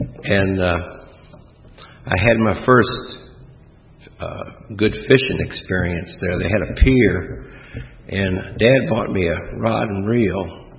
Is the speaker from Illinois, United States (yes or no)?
yes; Chicago, Illinois, United States; born there; I was born in Chicago, Illinois. I have five brothers and sisters. We moved.